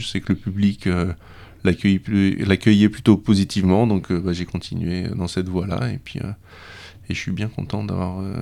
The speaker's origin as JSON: {"language": "French", "region": "Réunion", "country": "France", "tie": "born or raised there", "said": "c'était en 82, donc j'ai suivi les parents, et donc j'ai grandi à La Réunion, et ça m'allait très bien. Du coup, j'ai décidé de continuer à vivre là-bas mes années d'adulte, et voilà, j'y suis toujours."}